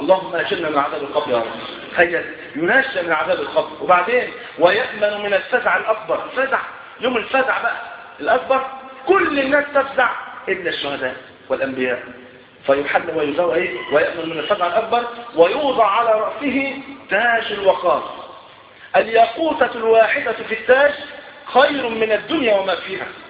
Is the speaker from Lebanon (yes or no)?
no; Egypt; والحمد لله المواتير اللي عندنا في مصر ايه شغاله تمام بفضل الله.